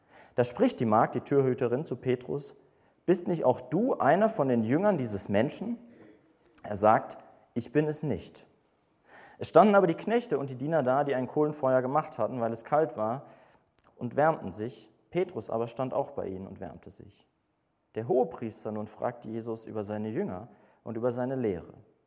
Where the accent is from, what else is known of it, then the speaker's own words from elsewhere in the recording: Wuppertal, North Rhine-Westphalia, Germany; Oder ich musste daran denken, dass ich in Wuppertal, wo ich herkomme